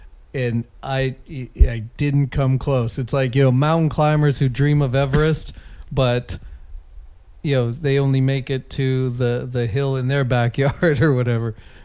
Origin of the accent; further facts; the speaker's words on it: Calgary, Alberta, Canada; Right, born and raised in Calgary.